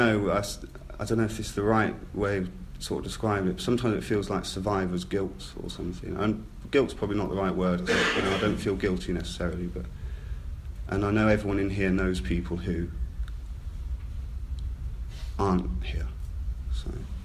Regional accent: Swindon, South West England, United Kingdom; certainly in my hometown, I'm from Swindon originally

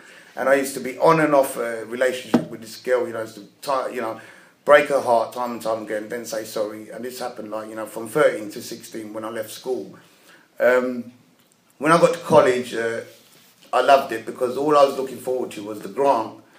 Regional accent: Barking, London, United Kingdom; born there; now in Ilford, United Kingdom; I was born in 1969 in Barking, and there was a lot of NF around, if anyone can remember.

